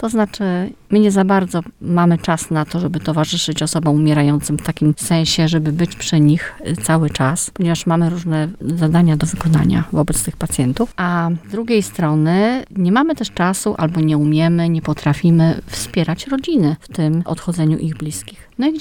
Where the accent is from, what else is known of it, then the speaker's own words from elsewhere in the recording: Olsztyn, Warmian-Masurian Voivodeship, Poland; jestem z Olsztyna, jestem z zawodu pielęgniarką